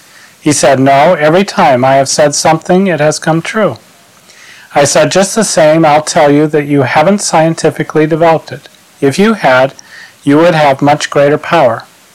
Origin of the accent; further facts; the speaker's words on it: India; born there; all the civil surgeons where I was born in India could do nothing